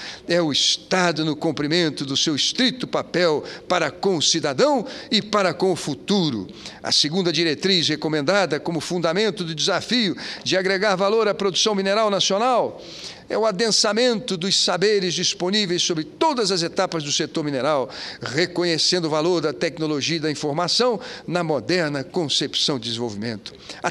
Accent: Rio de Janeiro, Brazil; lá da minha terra do Rio de Janeiro

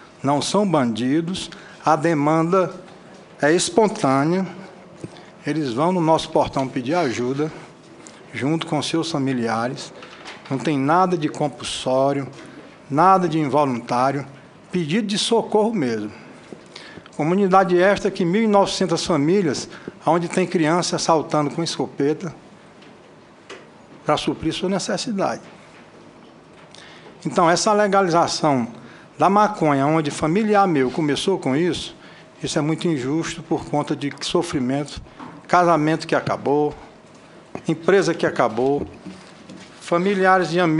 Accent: Ceará, Brazil; sou do estado do Ceará.

